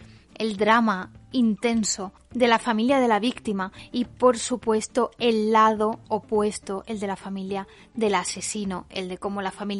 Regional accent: Spain; y como español y como persona que recuerda el conflicto

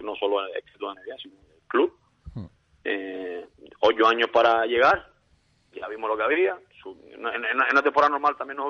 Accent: Canary Islands, Spain; al final soy de aquí, no soy de la isla vecina, ni siendo de la vecina, somos canarios y no somos rusos.

